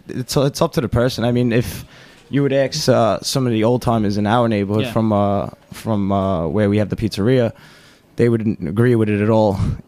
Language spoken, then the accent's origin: English; New York City, New York, United States; Yeah, because I grew up right on Bay 23rd, so it was right down the block.